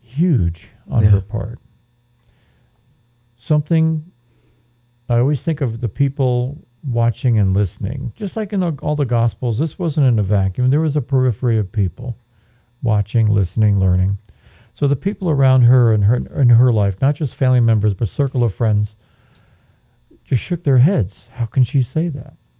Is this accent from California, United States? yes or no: no; New York, United States; You know, I grew up in New York in a big Italian family, and you heard a lot about revenge.